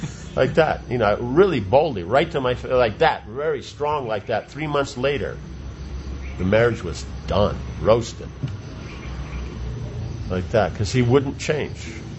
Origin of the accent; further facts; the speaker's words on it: Hungary; English is a second language; I think I come from Hungary